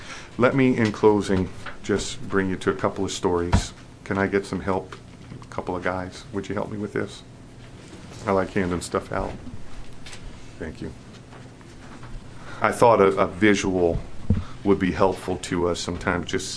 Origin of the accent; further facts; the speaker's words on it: Queens, New York, United States; and my wife was from Long Island, and I was from Queens, Long Island